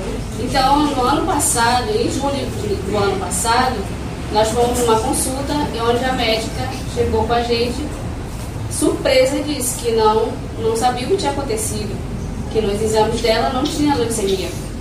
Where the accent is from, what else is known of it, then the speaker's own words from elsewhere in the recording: Belém, Pará, Brazil; sou de Belém do Pará